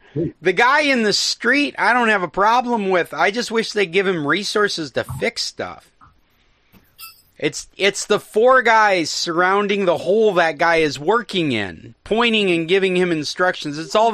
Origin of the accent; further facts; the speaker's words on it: Alaska, United States; I'm from Alaska. This is the only place I've ever lived where you're expected to collect your own water from the city.